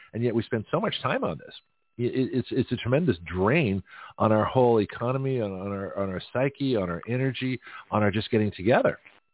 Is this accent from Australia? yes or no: yes; Australia; accent: Australian; also born or lived in Canada; now in United States; And me being a Canadian Australian, you know, I was the one that considered myself the foreigner. I considered myself different because I was always treated differently because I came to this country with an Australian accent.